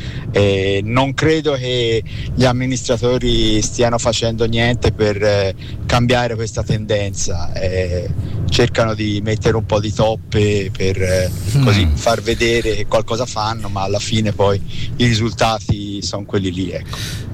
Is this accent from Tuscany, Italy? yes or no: yes; Florence, Tuscany, Italy; Io sono fiorentino, sono nato a Firenze, vissuto sempre a Firenze